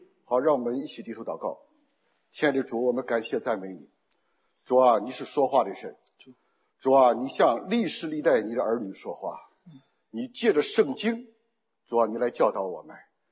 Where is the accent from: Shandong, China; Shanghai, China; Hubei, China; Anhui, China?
Shandong, China; 我是从山东过来哈，山东过年的时候要蒸大馒头啊